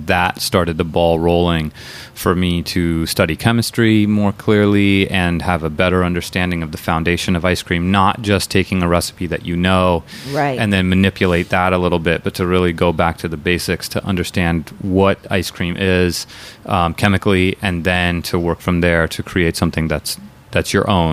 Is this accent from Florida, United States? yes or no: no; San Francisco, California, United States; That's where I'm from. I'm from San Francisco.